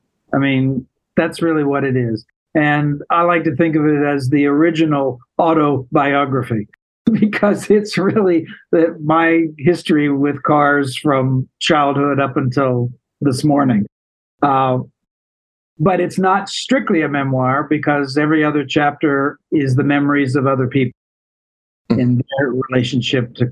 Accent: Kansas, United States; Oh, I grew up in the Midwest, Kansas. Kansas like tornado Kansas

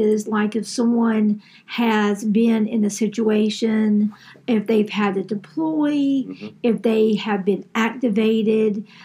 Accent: Clemson, South Carolina, United States; I am from Clemson, South Carolina.

